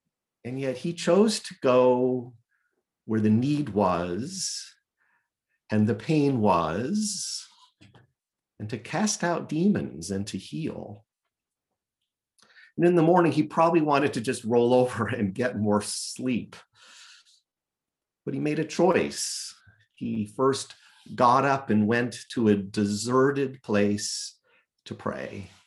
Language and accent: English; Longmont, Colorado, United States; born there; it's much cooler to say that I was born in Longmont, Colorado, than Kansas City.